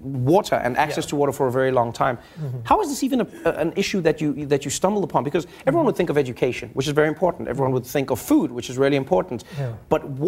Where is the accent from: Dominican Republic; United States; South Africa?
South Africa; I know as a South African, it came to the fore with Cape Town.